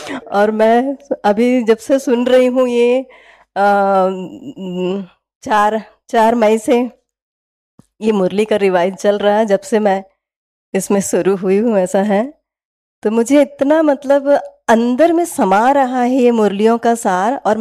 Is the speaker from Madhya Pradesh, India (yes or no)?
no; Bilaspur, Chhattisgarh, India; also born or lived in Andhra Pradesh; वैसे हम छत्तीसगढ़ बिलासपुर से हैं, रहने वाले मना रहना हमारा जन्म भूमि है, विशाखापट्टनम के पास का है, मना आंध्र के हैं, लेकिन बचपन से जन्म पैदाइश परवरिश सारा छत्तीसगढ़ एमपी में ही हुआ